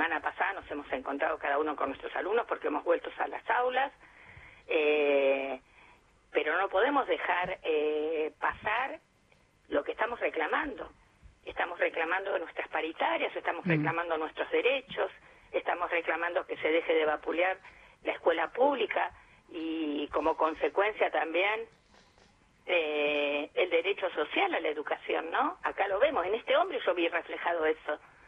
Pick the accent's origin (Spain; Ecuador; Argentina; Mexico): Argentina; Florencio Varela, Buenos Aires Province; yo soy de Florencio Varela, no voy a poder venir a darte clases acá